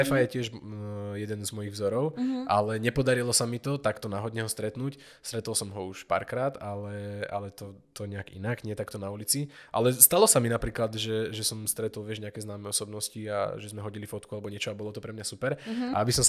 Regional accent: Púchov, Trenčín Region, Slovakia; ja som chalan z Puchova

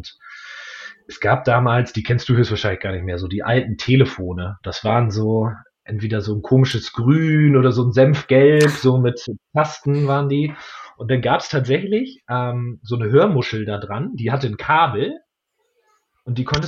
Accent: Bremen, Germany; now in Hamburg, Germany; Ich bin ziemlich norddeutscher Typ, also ich bin Hanseat, ich komme ursprünglich aus Bremen. Vom Herzen her bin ich mittlerweile Hamburger

